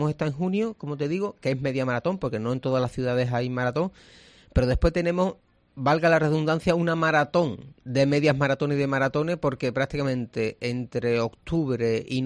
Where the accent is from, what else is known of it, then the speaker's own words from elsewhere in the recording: Huelva, Andalusia, Spain; somos dos corredores de Huelva